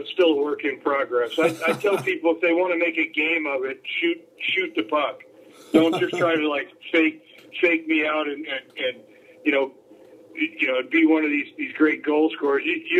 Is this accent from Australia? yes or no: no; California, United States; now in Canada; I was never much of a beach guy growing up in California.